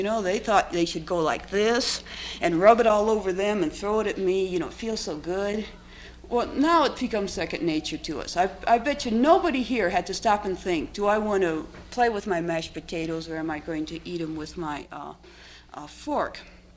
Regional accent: Wilbur, Nebraska, United States; But as this child growing up in Wilbur, Nebraska, the only information I had about American Indians were by the cowboy films I saw every Friday night.

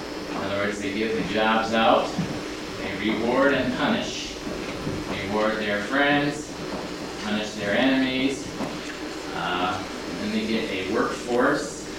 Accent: Chicago, Illinois, United States; born and raised in Chicago, and cut my teeth and developed my skills and got pushed and beat around in the streets of Chicago

